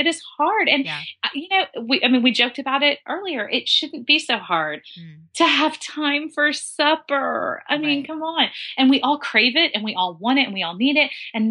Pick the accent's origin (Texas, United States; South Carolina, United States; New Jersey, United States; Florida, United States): Texas, United States; Dallas; because I grew up in Dallas and entertainment was, you know, with a big fat E, entertainment.